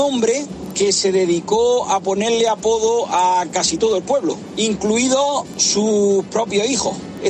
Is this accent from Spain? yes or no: yes; Baeza, Andalusia, Spain; Yo soy de Baeza, de Jaén